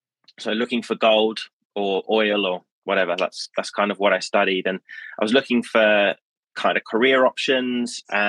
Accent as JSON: {"language": "English", "country": "Australia", "tie": "born or raised there", "said": "I grew up in Australia, in case you can't get the accent."}